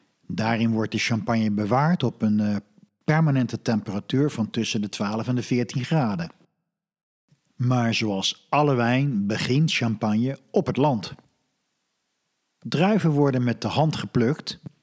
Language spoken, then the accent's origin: Dutch; Holland, Netherlands; Overigens, als Hollander spreek ik van Chardonnay.